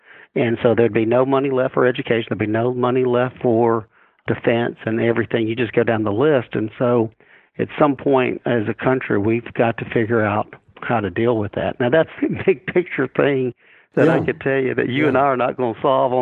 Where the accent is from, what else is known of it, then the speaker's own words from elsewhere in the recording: Mississippi, United States; I will tell you, as growing up in Mississippi, I never thought about once in my life of working anything in the Pacific Rim.